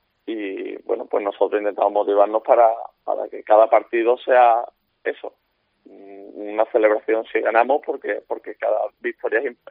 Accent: Málaga, Andalusia, Spain; Sí, yo como malagueño

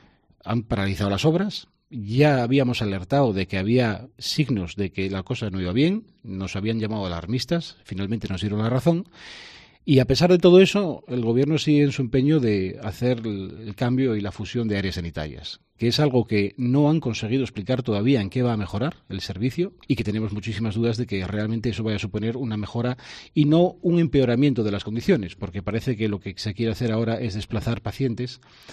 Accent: Castropol, Asturias, Spain; Yo soy vecino del noroccidente de Asturias, vengo de Castropol

